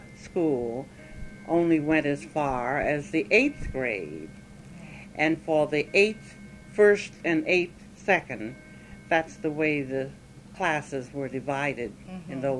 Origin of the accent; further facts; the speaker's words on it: Bridgeport, Connecticut, United States; born there; Yes, I was born here in Bridgeport.